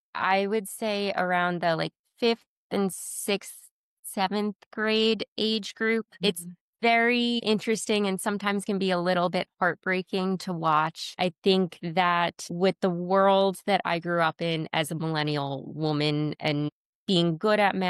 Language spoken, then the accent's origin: English; Bolton, New York, United States; especially I grew up partially in Bolton on Lake George. So the Adirondacks do hold a very special place in my heart.